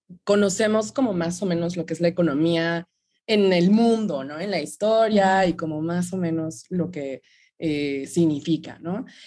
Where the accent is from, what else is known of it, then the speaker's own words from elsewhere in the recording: State of Mexico, Mexico; soy acuario, vengo del Estado de México